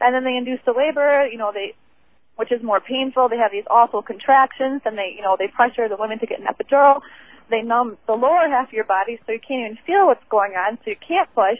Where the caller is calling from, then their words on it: Ferndale, Michigan, United States; I'm calling from Ferndale.